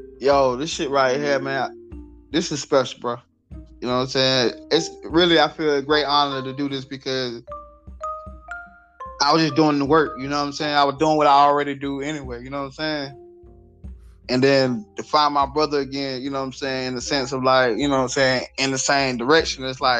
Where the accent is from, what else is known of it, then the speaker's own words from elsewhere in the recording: United States; You know, we might say, you know, I'm from Washington, but I think about Cross Creek having more black shit on that side.